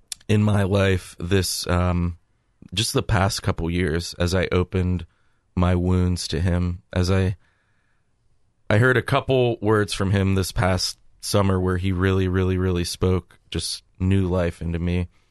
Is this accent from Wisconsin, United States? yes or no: no; Lancaster, Ohio, United States; I was like, oh my gosh, you know, I'm from Lancaster, Ohio.